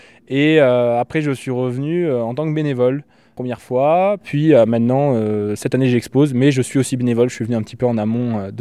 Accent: Occitanie, France; Moi, je suis d'Aveyron. Je suis entre Rodez et Villefranche-de-Rouergue, dans le coin de Rieu-Pérou. Donc je suis un local pour ceux qui viennent de Paris ou de loin, et un étranger pour ceux qui viennent de l'Aubrac.

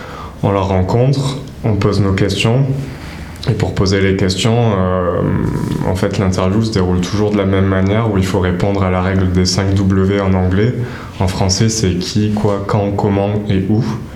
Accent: Agen, Nouvelle-Aquitaine, France; parce que je suis originaire d'Agen

